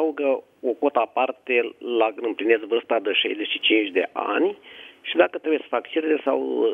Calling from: Pitești, Argeș, Romania; sunt de la Pitești și aș avea și eu două întrebări

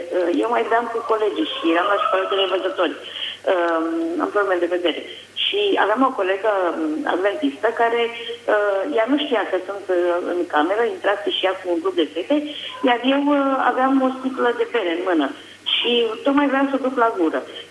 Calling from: Bolintin, Giurgiu County, Romania; sunt din Bolintin.

